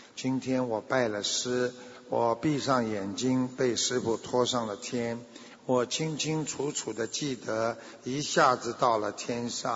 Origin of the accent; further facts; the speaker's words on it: Beijing, China; 我是北京的弟子，以前我修密宗的，